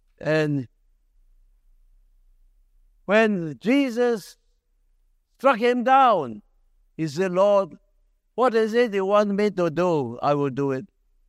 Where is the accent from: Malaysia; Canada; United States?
Malaysia; also born or lived in Australia; now in Singapore; I came from Malaysia and I became PR Singapore. I even went to Australia, became PR Australia.